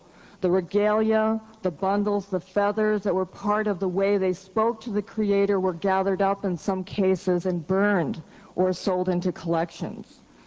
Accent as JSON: {"language": "English", "region": "Washington", "country": "United States", "said": "I'm a Spokane. I'm from Washington State."}